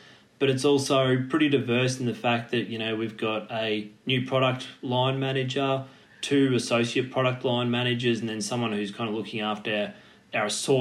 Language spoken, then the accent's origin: English; Torquay, Victoria, Australia; I guess growing up in Torquay back down on the Surf Coast